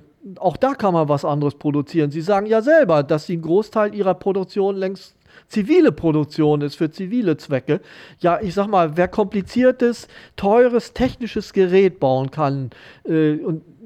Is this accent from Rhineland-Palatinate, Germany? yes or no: no; Soltau, Lower Saxony, Germany; ich habe es vorhin gerade gesagt, ich komme aus Soltau